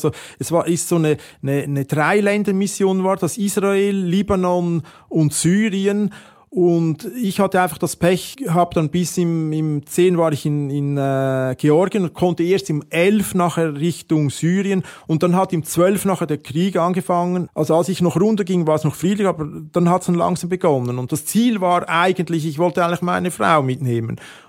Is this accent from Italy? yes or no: no; Switzerland; ich hätte nie gedacht als Schweizer, dass ich mal in so eine Situation komme. Gebe ich offen zu. Ich bin total behütet aufgewachsen.